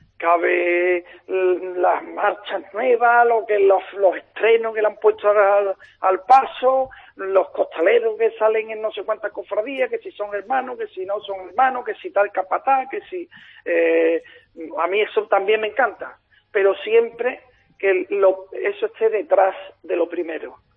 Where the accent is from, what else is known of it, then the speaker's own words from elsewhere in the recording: Seville, Andalusia, Spain; Yo soy de la Macarena